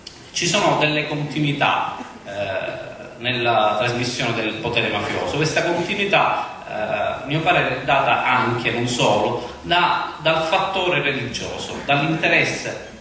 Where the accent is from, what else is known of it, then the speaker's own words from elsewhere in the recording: Sicily, Italy; per il fatto che siamo siciliani